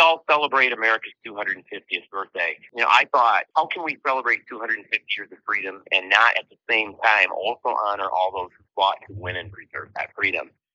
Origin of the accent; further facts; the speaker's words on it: Byron Center, Michigan, United States; my hometown of Byron Center, Michigan, gave me my own day.